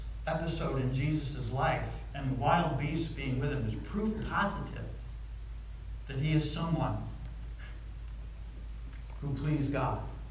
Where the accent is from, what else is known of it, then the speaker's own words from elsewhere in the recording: United States; Because, hey, we're Americans, and, you know, of course, it's all about me, right?